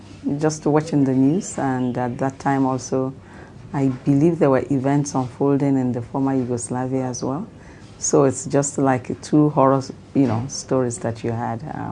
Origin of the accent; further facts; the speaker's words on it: Nigeria; I am from Nigeria.